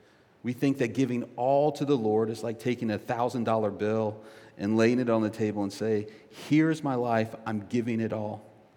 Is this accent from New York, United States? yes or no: no; North Carolina, United States; Now, I'm from the East Coast, and I come from North Carolina, and I think that North Carolina is the most beautiful state in the nation.